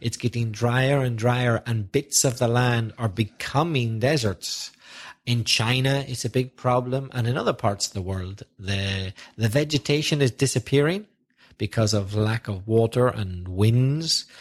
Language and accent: English; Ireland; But in a place like Ireland... My home country, we're used to rain all the time